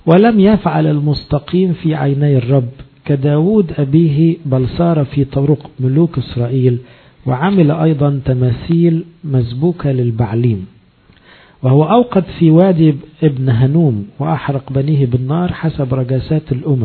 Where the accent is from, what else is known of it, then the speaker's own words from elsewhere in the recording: Egypt; الأقباط بالذات إحنا كمصريين